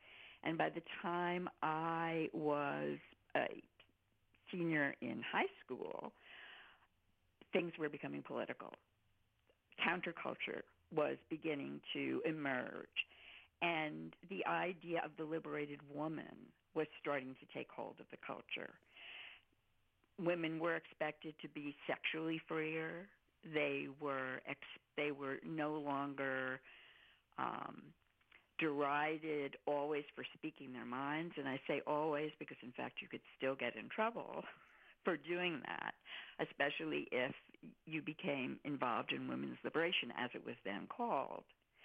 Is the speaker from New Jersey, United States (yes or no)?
yes; Newark, New Jersey, United States; I grew up in Newark, New Jersey, and very much my background, very similar to Bernie Sanders, in fact. You know, working class, Jewish. My father was barely born in this country. My mother immigrated from Poland.